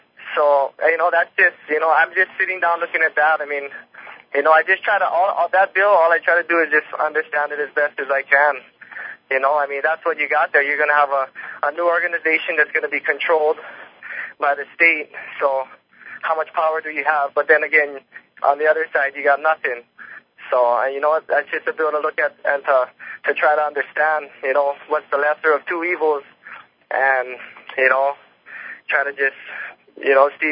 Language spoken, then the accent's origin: English; Hawaii, United States; I've heard about that a few times over the years growing up around Hawaii.